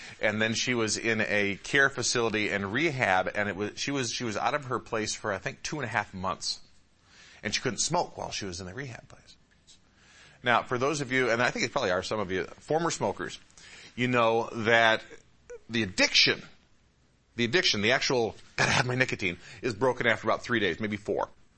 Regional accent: Michigan, United States; I didn't grow up in a Christian home. And I grew up in the Metro Detroit area. And in Michigan, the drinking age was 21.

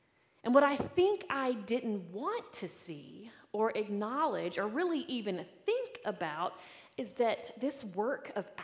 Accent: United States; I am an American, after all

